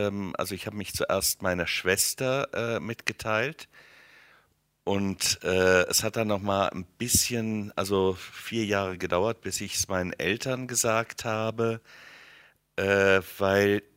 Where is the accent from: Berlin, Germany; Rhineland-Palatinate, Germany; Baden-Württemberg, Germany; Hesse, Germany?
Hesse, Germany; Wiesbaden; in unserer katholischen Pfarrei in Wiesbaden, wo ich groß geworden bin